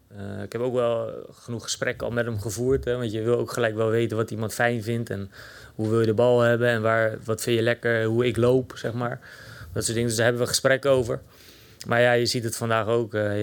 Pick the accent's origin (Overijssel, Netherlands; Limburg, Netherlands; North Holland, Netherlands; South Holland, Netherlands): South Holland, Netherlands; Maasland; also born or lived in Vlaardingen / Brabant; Ja, ik ben geboren in Vlaardingen. En ik heb, ja, wat is het? Ik denk tot mijn 9 of 10 of zo in Maasland gewoond.